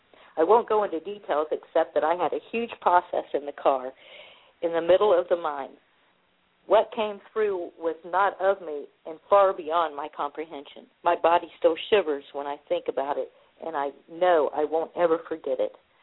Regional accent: Oklahoma, United States; My sun sign is Aries, and I'm from Oklahoma.

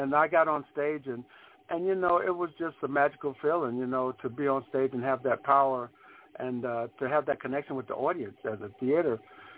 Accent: North Carolina, United States; These two country guys from the South, you know. I'm from North Carolina. He's from Virginia.

